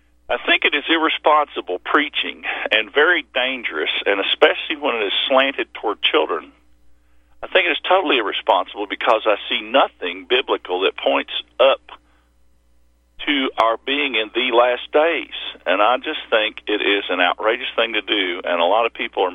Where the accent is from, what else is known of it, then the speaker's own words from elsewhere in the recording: Bible Belt, United States; No, when I was growing up in the Bible Belt, you know, you had the late, great Planet Earth, Hal Lindsey.